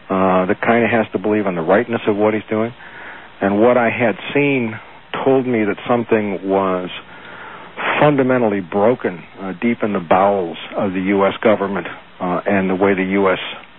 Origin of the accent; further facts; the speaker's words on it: Washington, District of Columbia, United States; born there; also born or lived in Los Angeles; I was born in Washington, D.C., into that environment. Moved quite heavily until I was a junior in high school, where we came to Los Angeles.